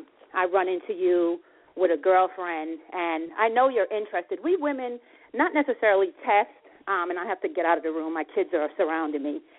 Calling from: Atlanta, Georgia, United States; Hey, this is … I'm calling from Atlanta.

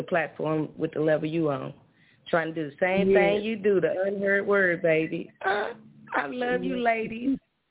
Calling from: Nashville, Tennessee, United States; I'm calling from Nashville, Tennessee.

